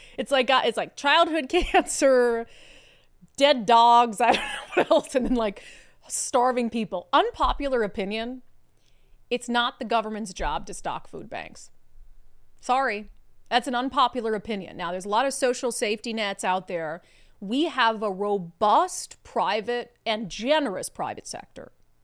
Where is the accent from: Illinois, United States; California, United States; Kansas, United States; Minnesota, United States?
Minnesota, United States; I'm a Minnesotan. I love ice skating. I grew up on skates.